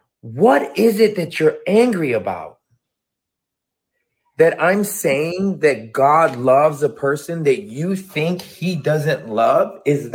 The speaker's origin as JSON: {"language": "English", "country": "United States", "tie": "born there", "said": "Hella grateful that I was born in America where I have a church in every freaking corner"}